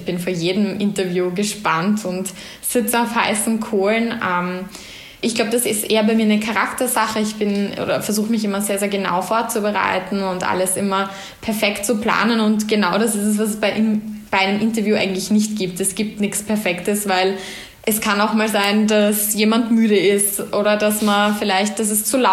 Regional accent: Vienna, Austria; Also ich bin gebürtige Wienerin, habe aber starke Wurzeln eben nach Salzburg durch meine Familie.

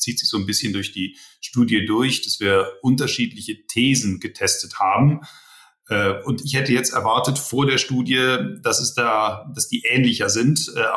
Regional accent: Rhineland, Germany; born there; Ich bin ja eigentlich Rheinländer gebürtig.

